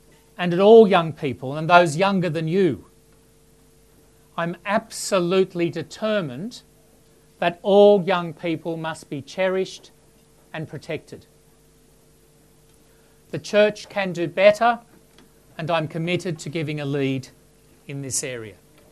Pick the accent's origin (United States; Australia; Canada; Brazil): Australia; Lakemba, New South Wales; I grew up first around Lakemba, then Longaville. My dad's chemist shop was in Lakemba, and my schools were there and in Lane Cove and Ryde and Riverview.